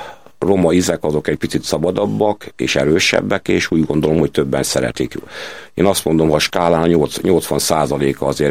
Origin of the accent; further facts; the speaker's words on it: Zalalövő, Zala, Hungary; also born or lived in Zalaegerszeg; Én lokálpatrióta vagyok, Zala megyei, és azon belül pedig Zalalövői.